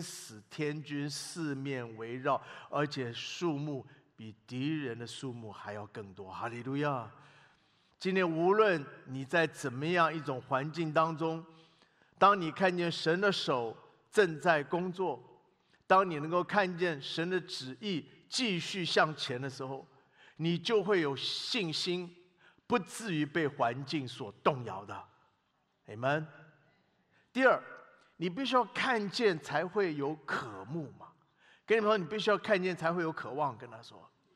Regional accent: Taiwan; 我是从小在台湾的教会长大的基督徒

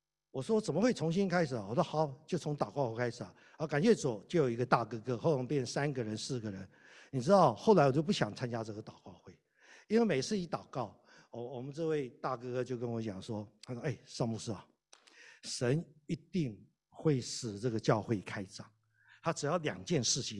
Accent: Taiwan; 按照我们中国人，特别我们台湾人的背景

